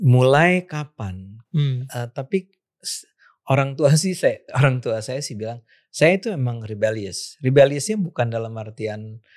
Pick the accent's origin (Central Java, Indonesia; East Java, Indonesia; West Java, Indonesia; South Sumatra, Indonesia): West Java, Indonesia; Bogor; Saya terlibat tuh dalam, di Bogor kan, kota saya Bogor.